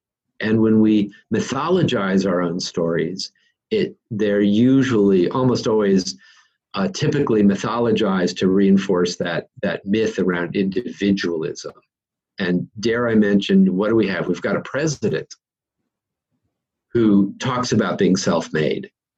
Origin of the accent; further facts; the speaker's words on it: Beverly Hills, California, United States; You know, I was born and raised in Beverly Hills, California.